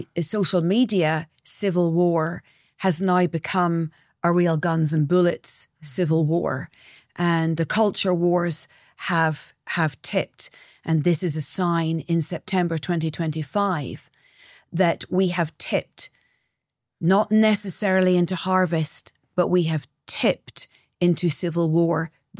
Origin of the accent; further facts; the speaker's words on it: Northern Ireland, United Kingdom; I grew up in Northern Ireland. You already know that. And grew up in civil war.